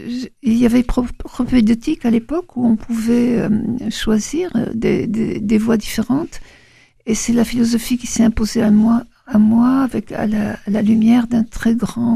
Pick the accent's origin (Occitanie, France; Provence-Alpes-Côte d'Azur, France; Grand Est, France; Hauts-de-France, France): Occitanie, France; Toulouse; born there; Et je suis née à Toulouse, mes parents étaient à Paris